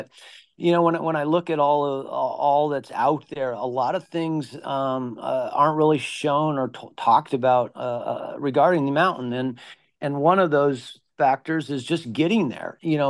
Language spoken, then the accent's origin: English; Prescott, Arizona, United States; You know, I grew up climbing in Prescott, Arizona, and from a young kid, I always, you know, wanted to be adventurous.